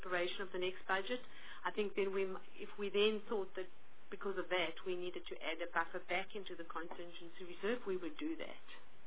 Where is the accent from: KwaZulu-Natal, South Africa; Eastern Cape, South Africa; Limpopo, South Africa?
Eastern Cape, South Africa; I come from the Eastern Cape